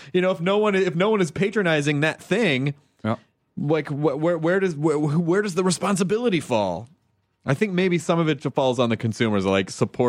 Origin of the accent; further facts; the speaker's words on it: Tennessee, United States; also born or lived in Kentucky; I'm from the South. I mean, like I grew up in Tennessee